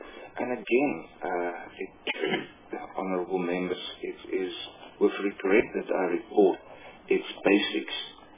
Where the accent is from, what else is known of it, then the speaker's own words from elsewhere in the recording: Rustenburg, North West, South Africa; I grew up in Rustenburg